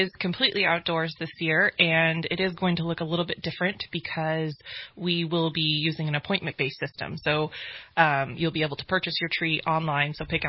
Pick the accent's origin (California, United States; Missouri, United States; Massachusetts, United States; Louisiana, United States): California, United States; So I was raised in the Central Valley in California, and I went to Chico State